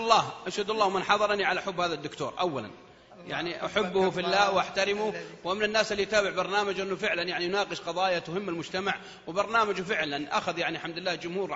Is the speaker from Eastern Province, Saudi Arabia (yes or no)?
no; Al-Qassim, Saudi Arabia; مثل الحفلات عندنا في القصيم